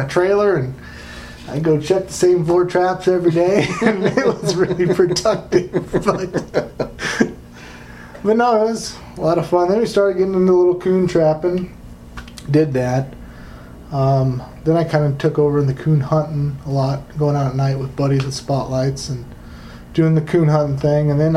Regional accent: Wahoo, Nebraska, United States; I grew up there, yeah. That's where I grew up in Wahoo.

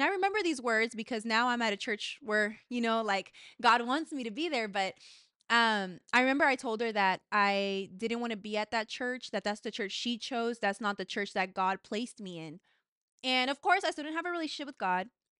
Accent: Dallas, Texas, United States; I'm 23 years old, and I am born and raised in Dallas, Texas.

